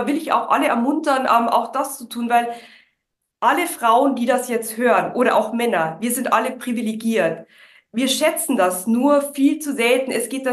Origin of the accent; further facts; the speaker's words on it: Bavaria, Germany; accent: Bavarian; aber du hörst es auch in meinem Akzent, ich komme aus Bayern